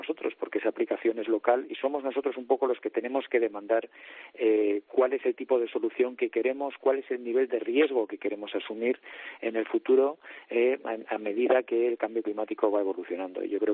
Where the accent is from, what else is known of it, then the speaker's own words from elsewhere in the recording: Bilbao, Basque Country, Spain; born there; also born or lived in Luarca; now in Santander, Spain; Nací en Bilbao, vivo en Santander, pero me considero de Luarca, que está en Asturias